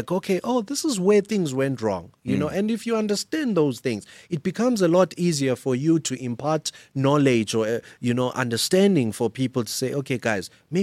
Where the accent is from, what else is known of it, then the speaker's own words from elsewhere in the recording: Soweto, Gauteng, South Africa; when we were growing up in Soweto, people used to be ashamed to say, hey, I'm from Shawelo.